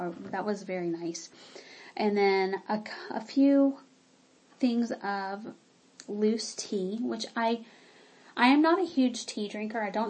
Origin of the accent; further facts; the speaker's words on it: the South, United States; I grew up in the South, and I'm really interested in civil rights in the South and the Civil War